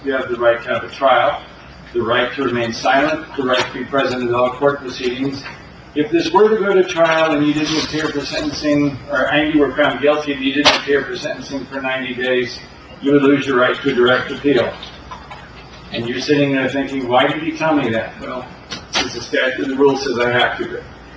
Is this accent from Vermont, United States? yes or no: no; Colorado, United States; I didn't live in Denver, I was from Colorado, but back when I lived there, Castle Rock and Aurora were miles and miles apart.